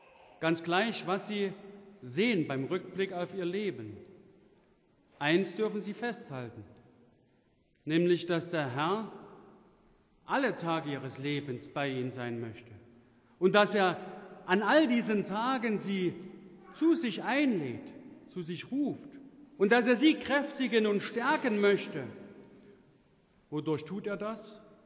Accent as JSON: {"language": "German", "town": "Dresden", "region": "Saxony", "country": "Germany", "tie": "born or raised there", "said": "Noch in den 60er und 70er Jahren prägten viele Ruinen meine Heimatstadt."}